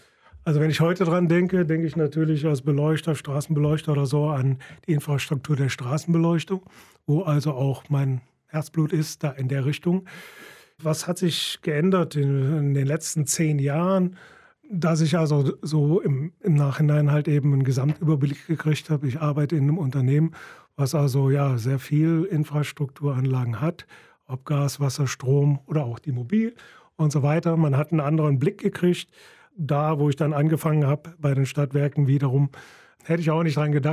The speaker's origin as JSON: {"language": "German", "town": "Krefeld", "region": "North Rhine-Westphalia", "country": "Germany", "tie": "born or raised there", "said": "ich bin mittlerweile 62 Jahre alt, bin gebürtiger Krefelder. Ja, war ziemlich lange in Krefeld, hier über 20 Jahre, war hier auch auf der Freiformsteinschule, in der Realschule"}